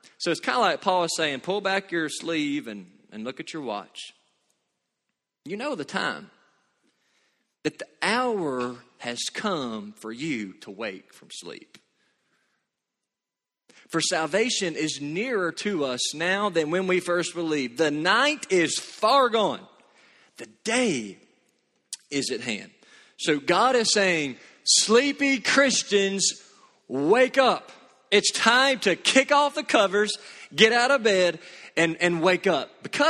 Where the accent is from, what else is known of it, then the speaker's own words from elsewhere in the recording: Kentucky, United States; for 18 years growing up in … in Katy's, Kentucky, I woke up to at least two things.